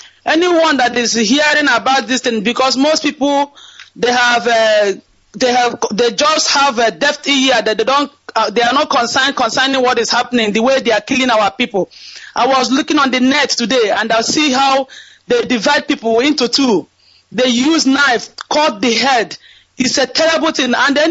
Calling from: Ireland; Yes, Director, this is … I'm calling from Ireland.

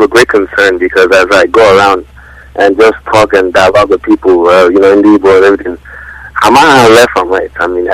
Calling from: Maryland, United States; I'm calling from Maryland.

